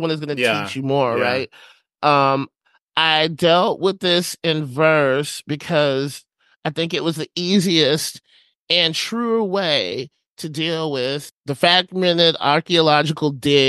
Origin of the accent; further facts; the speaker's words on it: Huntsville, Alabama, United States; I grew up in Huntsville, Alabama.